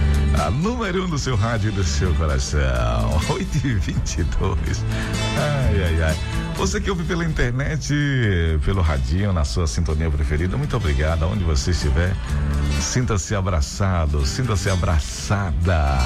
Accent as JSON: {"language": "Portuguese", "town": "Jequié", "region": "Bahia", "country": "Brazil", "said": "sou de Jequié."}